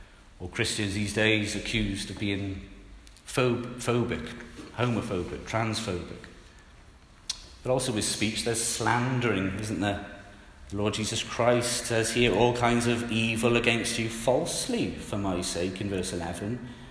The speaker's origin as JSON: {"language": "English", "region": "Wales", "country": "United Kingdom", "said": "Being Welsh, I know not everyone is Welsh, but if you live in England and you're a Welshman, you are very much still a Welshman. If somebody says, what nationality are you? You're Welsh, and your home is Wales."}